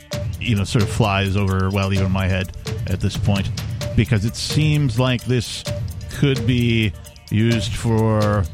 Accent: Wisconsin, United States; I am from Wisconsin, and, like, it's rare that there's some sort of successful musical act out of Wisconsin.

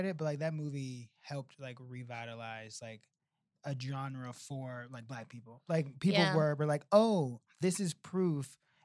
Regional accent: Chicago, Illinois, United States; Yes, I had so much family that lived in Cabrini Green and right now is, like, gentrified and tore down and is very close to Second City.

